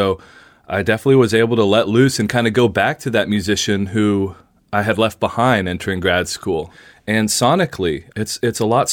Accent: American South, United States; my own biography of being a Vietnamese American growing up in the American South

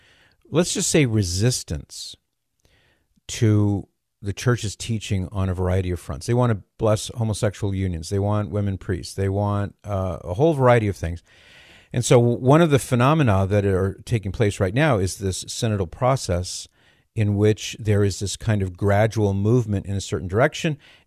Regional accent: United States; some of which I probably am not even aware of as an American.

